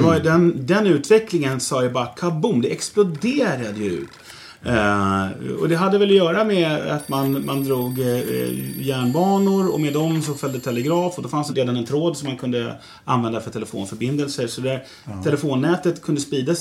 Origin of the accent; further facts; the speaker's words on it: Stockholm, Stockholm County, Sweden; Nu sitter vi uppe på Bastugatan, uppe på Marieberget, där jag är född och uppvuxen.